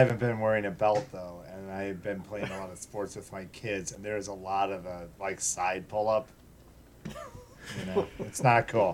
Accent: Neenah, Wisconsin, United States; grew up in Neenah, Wisconsin. Let me tell you about it.

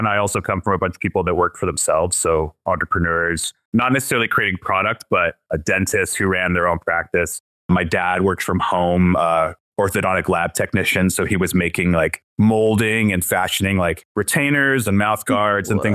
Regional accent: Portland, Oregon, United States; I grew up in Portland, Oregon.

